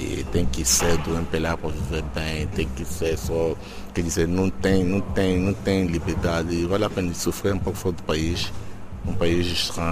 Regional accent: Angola; moved away; E na minha terra, que é Angola, né, vivia tanto um pouco bem, mas achei bom de sair

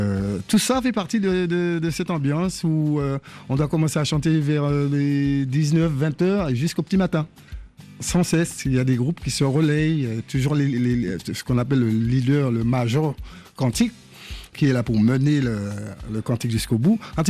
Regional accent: La Trinité, Martinique; also born or lived in Gros-Morne; Je suis originaire du Gros Morne, mais mon enfance était plus à la Trinité.

